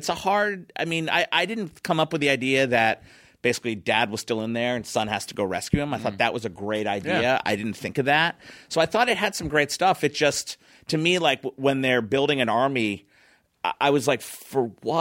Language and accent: English; Philadelphia, Pennsylvania, United States; I was from Philly.